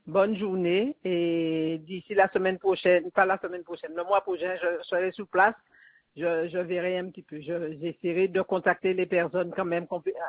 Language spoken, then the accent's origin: French; Guadeloupe; now in France; J'ai quitté la Guadeloupe, je me suis dit que ça va aller. Eh bien, ça fait 6 mois que je suis en métropole et à chaque fois que je téléphone, il n'y a toujours pas d'eau.